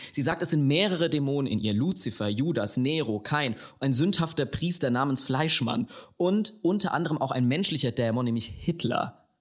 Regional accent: Hesse, Germany; accent: Hessian; sie meinen Dialekt spricht. Sie babbelt hessisch.

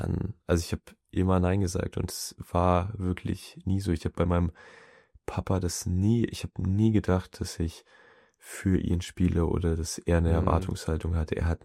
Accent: Bad Schwartau, Schleswig-Holstein, Germany; also born or lived in Flensburg; Gut, ich bin in Flensburg geboren, aber so richtig, ich glaube, bis ich 1 oder 2 war, und dann eigentlich meine ganze Kindheit in Bad Schwartau in Lübeck, Bad Schwartau, Marmeladenstadt.

